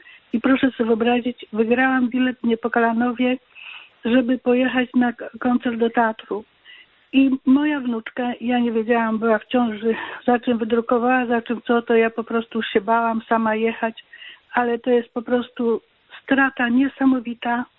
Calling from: Zgierz, Łódź Voivodeship, Poland; ze Zgierza.

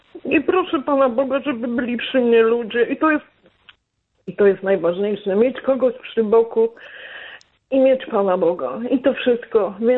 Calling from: Toruń, Kuyavian-Pomeranian Voivodeship, Poland; jestem z Torunia.

